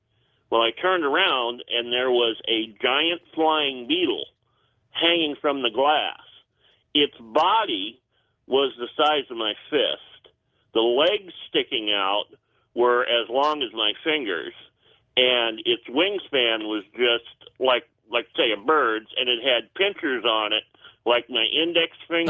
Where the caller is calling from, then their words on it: Fayette, Iowa, United States; I'm calling from Fayette, Iowa